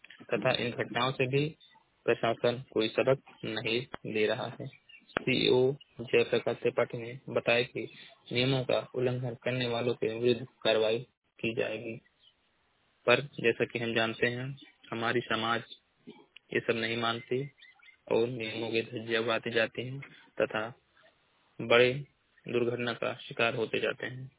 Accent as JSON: {"language": "Hindi", "region": "Uttar Pradesh", "country": "India", "said": "मैं जिला महाराजगंज का निवासी हूँ।"}